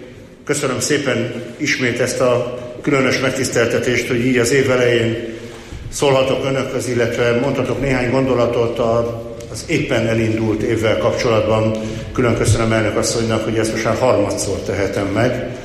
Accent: Veszprém, Veszprém County, Hungary; Mondom ezt én veszprémiként, ahol a mondulatot kinyomtatták annak idején.

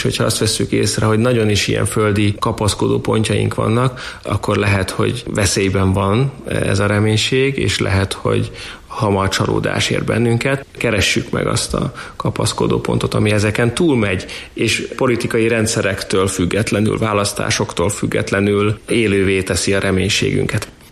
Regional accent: Hungary

